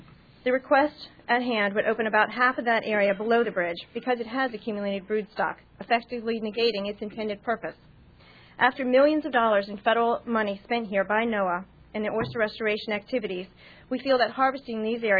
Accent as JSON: {"language": "English", "region": "Virginia", "country": "United States", "tie": "born or raised there", "said": "I grew up in the Northern Neck. I care deeply about the Chesapeake Bay."}